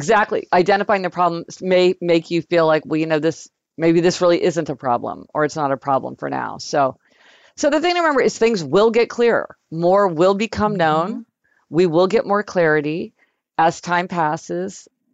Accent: Kansas City, United States; much more than like when we were growing up in Kansas City

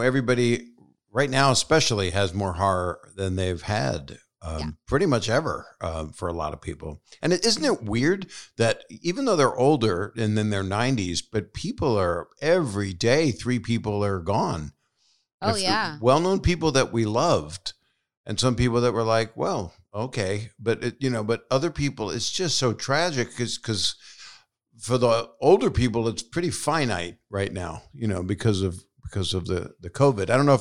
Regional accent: Philadelphia, Pennsylvania, United States; Yeah, I grew up in Philly.

